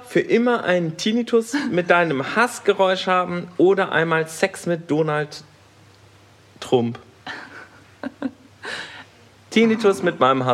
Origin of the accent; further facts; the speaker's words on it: Eifel, Germany; Ja, ich bin dann so in der Eifel aufgewachsen, da kenne ich das.